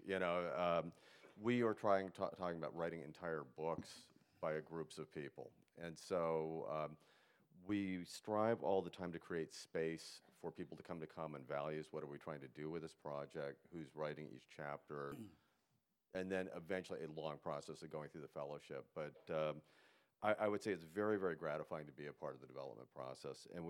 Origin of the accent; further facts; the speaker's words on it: Virginia, United States; I am an adult child. I'm from Northern Virginia near Washington, D.C., and I am chair of the Literature Committee.